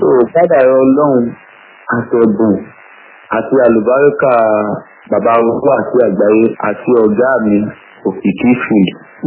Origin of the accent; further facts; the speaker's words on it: Ibadan, Oyo, Nigeria; born there; A bí mi ní ìlú Ìbàdàn ní ọdún díẹ̀ sẹ́yìn.